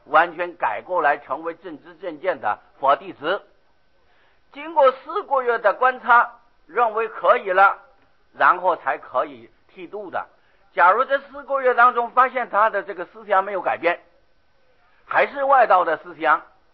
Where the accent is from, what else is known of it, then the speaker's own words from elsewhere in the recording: Taiwan; 这中国人尤其我们台湾人的这个错误的观念呢